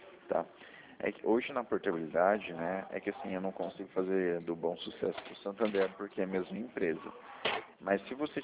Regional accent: Maringá, Paraná, Brazil; Eu sou do Paraná, de Maringá.

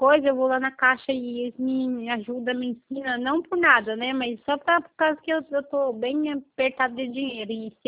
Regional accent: São Paulo, Brazil; Não, sou do Rio, não. Eu sou de São Paulo.

